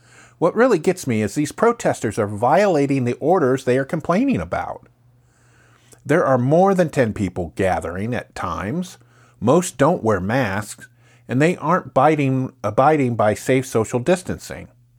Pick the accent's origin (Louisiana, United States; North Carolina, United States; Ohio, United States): Ohio, United States; this is Secular Left. My home state of Ohio is deliberately heading quickly to reducing the various public health orders